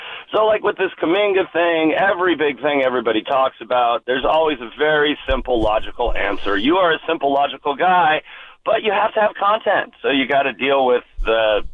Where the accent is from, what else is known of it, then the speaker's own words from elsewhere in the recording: Oakland, California, United States; You're from Oakland. I'm from Oakland.